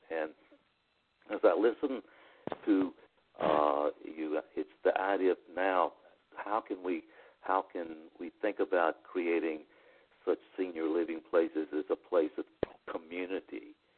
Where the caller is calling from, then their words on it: Arizona, United States; I'm calling from Arizona